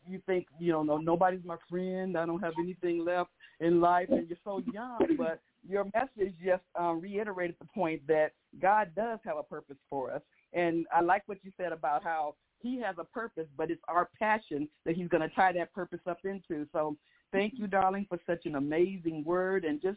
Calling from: Killeen, Texas, United States; I am calling from Killeen, Texas.

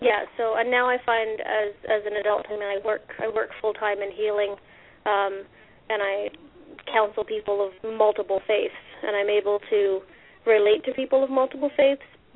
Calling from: British Columbia, Canada; I am in British Columbia. This is true.

